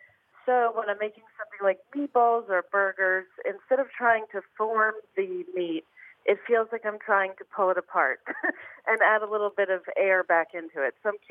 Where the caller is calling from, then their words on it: Brooklyn, New York, United States; I am calling from Brooklyn, New York.